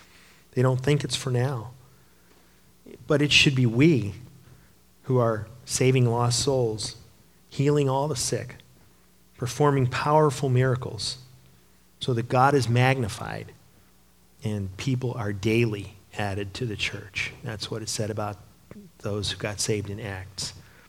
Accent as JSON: {"language": "English", "town": "Chardon", "region": "Ohio", "country": "United States", "said": "You know, I'm from Chardon."}